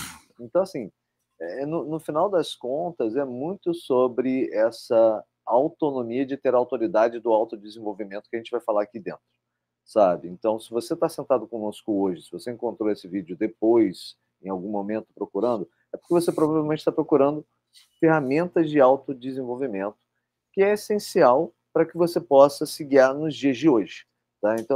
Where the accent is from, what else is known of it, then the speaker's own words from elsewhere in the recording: Rio de Janeiro, Brazil; Assim, eu sou carioca.